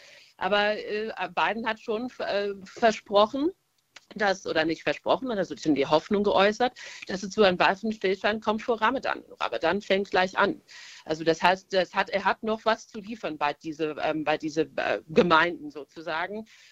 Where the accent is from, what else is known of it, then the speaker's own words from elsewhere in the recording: United States; German is a second language; als Amerikanerin schaue ich diese State of the Union, seitdem ich ganz klein bin.